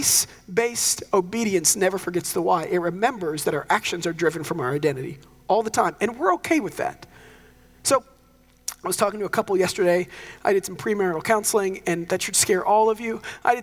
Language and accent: English; the South, United States; I share it, for one, because I grew up in the South and every church is some different degree of Baptist.